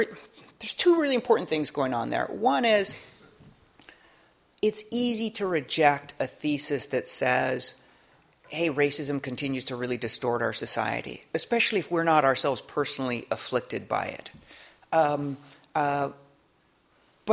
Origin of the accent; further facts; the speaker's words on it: Hawaii, United States; So I grew up in Hawaii. I'm biracial. My father's white. My mother's Latina. In Hawaii, I didn't think that much about race.